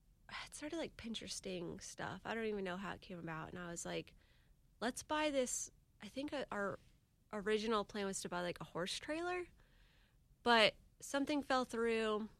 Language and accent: English; Jack's Beach, United States; it used to be just locals at the beach. I mean, I grew up in Jack's Beach.